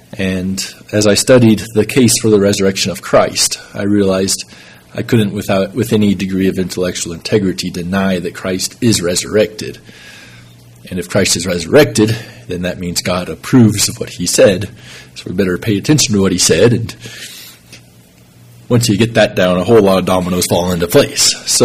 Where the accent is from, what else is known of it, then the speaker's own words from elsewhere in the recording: Texas, United States; now in Ukraine; So, as David mentioned, I'm from Texas, and we live in Ukraine, which is on the other side of Texas from Albuquerque, way over there.